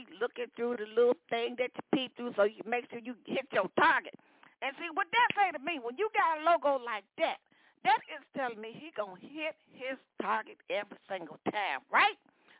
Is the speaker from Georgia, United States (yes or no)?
yes; Atlanta, Georgia, United States; push it up to the ATL, I know y'all always wonder why am I pushing it up to the ATL, because that's my hometown, people, okay?